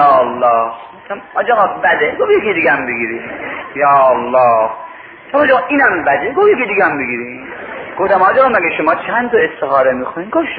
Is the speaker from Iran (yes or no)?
yes; Mashhad, Razavi Khorasan, Iran; گفتم من اصلا مال مشهده